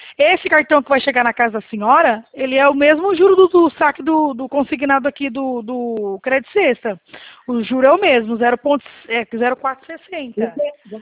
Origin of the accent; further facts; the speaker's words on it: Presidente Prudente, São Paulo, Brazil; nós somos aqui de Prudente, isso mesmo.